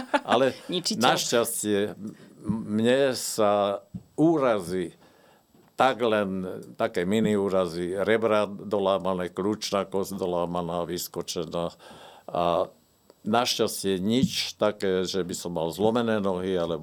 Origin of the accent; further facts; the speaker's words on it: Trenčín Region, Slovakia; ako otec bol lesák, tak sme sa stiahovali na štyroch miestach. A boli sme z Bojníc do Hájov, to je pri Prievidzi, pri Čiavši, kde sa medvede pohybujú.